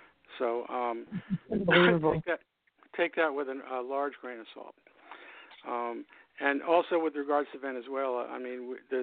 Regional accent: New York, United States; myself included, since I grew up here in New York

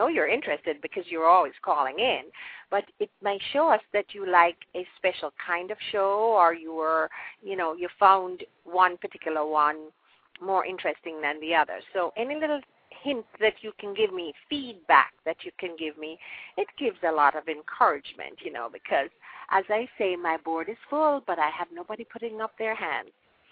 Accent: Jamaica; I am very, very grateful that I was born and raised in Jamaica. And I'm proud to be a Jamaican.

